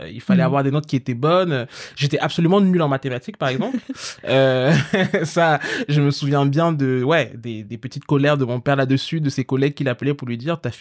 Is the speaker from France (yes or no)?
no; Yaoundé, Centre, Cameroon; j'ai grandi au Cameroun. Mm-hmm. J'ai grandi à Yaoundé, au Cameroun